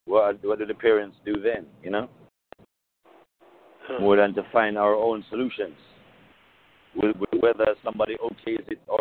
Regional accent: London, United Kingdom; born there; because I was born in London.

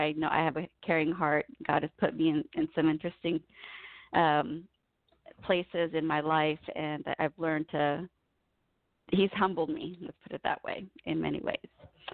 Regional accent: United States; born there; And so as I was born here in the United States, through chain migration, we were able to get my parents into the system.

